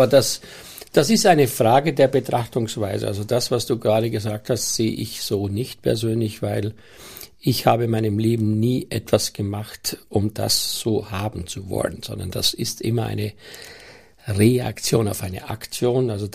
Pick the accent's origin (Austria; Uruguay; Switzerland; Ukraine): Austria; Dieses Förmliche ist für mich als Österreicher ohne dies so ein bisschen ein Problem